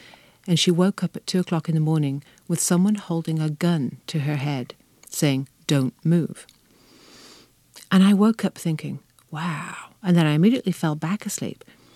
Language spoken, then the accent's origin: English; England, United Kingdom; thinking I am a woman or I am English or in her case Norwegian or I am a lesbian.